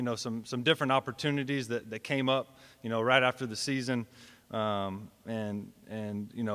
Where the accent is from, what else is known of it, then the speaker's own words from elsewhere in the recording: Texas, United States; I chose to be at Texas State. I'm from Texas.